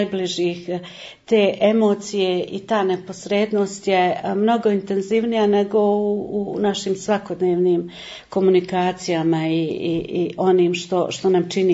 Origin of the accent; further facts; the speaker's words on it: Žunova, Federation of Bosnia and Herzegovina, Bosnia & Herzegovina; born there; rođena sam u Žunovi, općina Olovo, 62. sam godište, ušla sam već u 6. deceniju